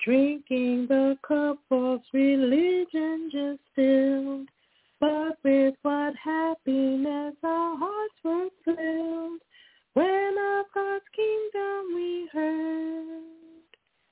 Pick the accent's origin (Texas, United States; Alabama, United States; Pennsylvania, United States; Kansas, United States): Pennsylvania, United States; from Pennsylvania.